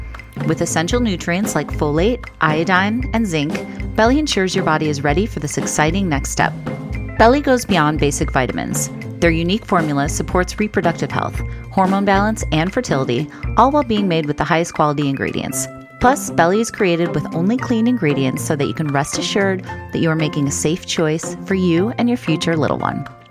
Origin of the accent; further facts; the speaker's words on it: Chicago, Illinois, United States; I'm so jealous that you're in your Chicago high rise right now, my hometown. I miss it a lot.